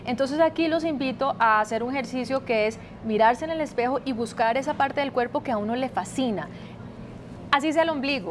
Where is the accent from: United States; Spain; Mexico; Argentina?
United States; moved away as an adult; now in Colombia; Me crié en Estados Unidos con mi mamá.